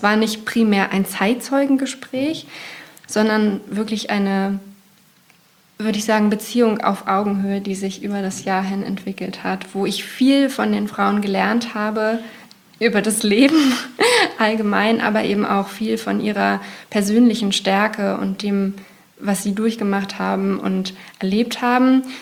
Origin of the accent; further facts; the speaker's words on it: Berlin, Germany; ich komme aus Berlin